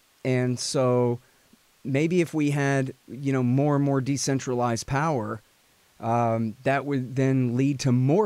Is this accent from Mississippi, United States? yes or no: no; Texas, United States; and I'm from Texas, so maybe, well, I think this is pretty much the same everywhere, right?